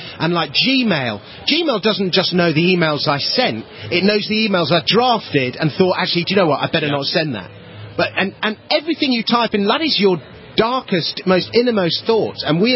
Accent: Kentucky, United States; As you can tell by my accent, I'm from Kentucky.

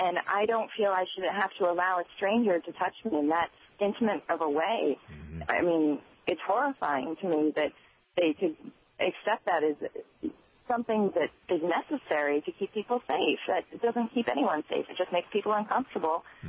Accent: Portland, Oregon, United States; now in Keene, United States; I'm originally from Portland, Oregon, but I moved to Keene, New Hampshire to join the Free State Project

